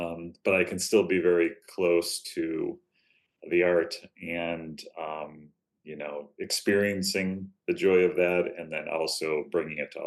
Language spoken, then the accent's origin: English; Amherst, New York, United States; I am. I was born and raised in Amherst, New York.